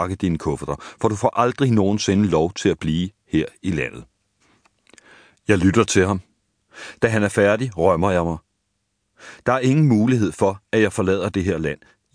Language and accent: Danish; Nibe, North Denmark Region, Denmark; Det føles underligt at gøre noget, som jeg kun kender fra de gamle amerikanske film, jeg så som dreng hjemme i Nibe.